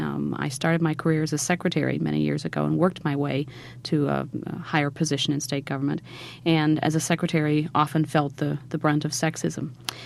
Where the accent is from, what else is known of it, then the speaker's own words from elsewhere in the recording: West Virginia, United States; now in Washington, United States; I worked for state governments both in my home state of West Virginia and my adopted state of Washington